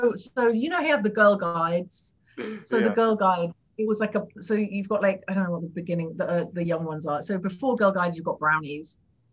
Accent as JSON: {"language": "English", "region": "England", "country": "United Kingdom", "tie": "born there", "said": "I was born in England and then we immediately moved out. So when I came back when I was 10 or 11"}